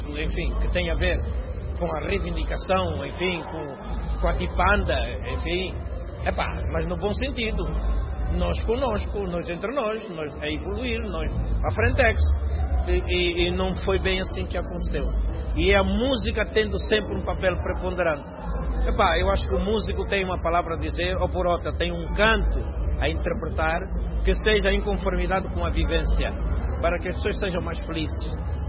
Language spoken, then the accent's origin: Portuguese; Angola; povo da minha terra